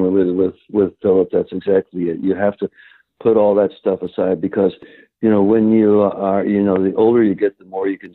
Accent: Cincinnati, Ohio, United States; my teacher at Columbia, who was just the greatest inspiration, another Jew from Cincinnati.

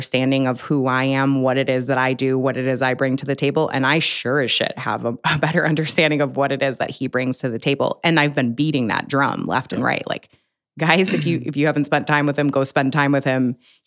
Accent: Buffalo, New York, United States; Yeah, I mean, I'm from Buffalo. That's that we were a steel town.

